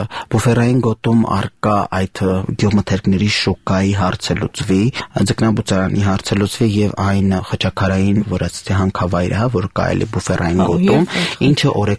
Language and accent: Armenian; Jrarat, Armavir Province, Armenia; born there; ես ինքս ծնվել եմ հենց Ջրառատ համայնքում